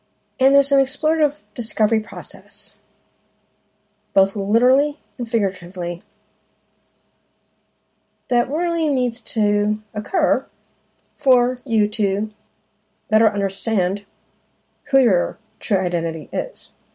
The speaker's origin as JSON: {"language": "English", "town": "Mount Kisco", "region": "New York", "country": "United States", "tie": "born or raised there", "also_born_or_lived": "Boston", "said": "I was raised in Mount Kisco, New York, which is very close to Chappaqua. I went to the Chappaqua schools, and it was a very, very nice area."}